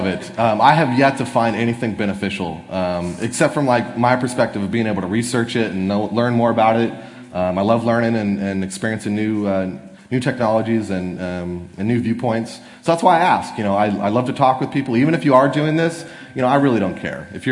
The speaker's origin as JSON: {"language": "English", "town": "Las Vegas", "region": "Nevada", "country": "United States", "said": "I'm from Las Vegas, and that's my logo."}